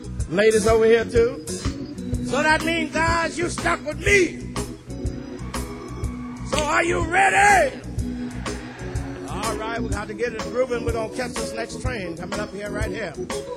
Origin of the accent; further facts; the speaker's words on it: Indianola, Mississippi, United States; but I'm from Indianola, Mississippi. And when I was leaving home, I heard some of my friends call out to me.